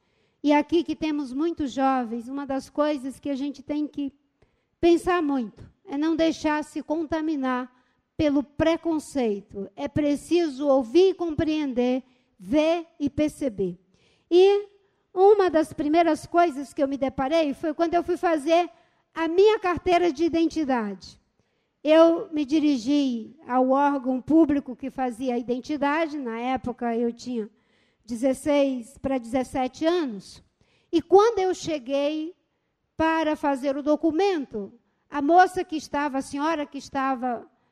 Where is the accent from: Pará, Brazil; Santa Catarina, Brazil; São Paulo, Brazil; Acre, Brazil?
Acre, Brazil; Seringal Bagaço; born there; mas eu nasci no Bagaço, no Seringal Bagaço. Meu pai é seringueiro.